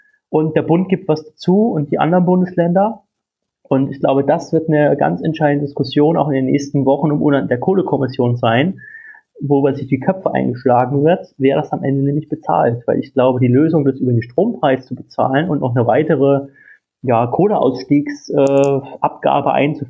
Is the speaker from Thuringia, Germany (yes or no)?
yes; Thuringia, Germany; also born or lived in Saxony; now in Berlin, Germany